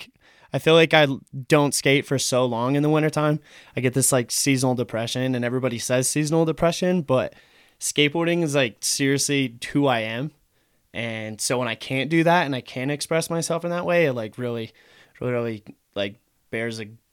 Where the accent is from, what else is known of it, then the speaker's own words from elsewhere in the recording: Salida, United States; Yeah, born and raised in Salida. And yeah, that's why I like that small town thing.